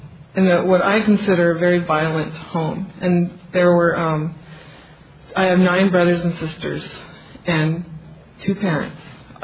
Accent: Albuquerque, New Mexico, United States; But anyway, I am from Albuquerque, New Mexico.

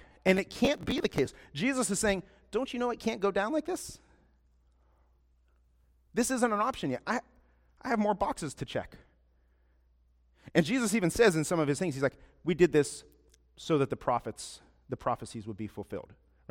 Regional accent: Ohio, United States; I'm not a seafaring guy. I'm from Ohio, so we don't have a lot of sea experiences.

